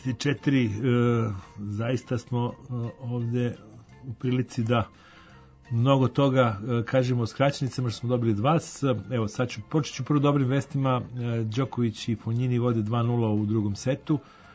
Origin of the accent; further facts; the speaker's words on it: Vojvodina, Serbia; što potiče od delikatne rečenice koju kod nas u Banatu najčešće govore ako na neko pitanje ne zna odgovor.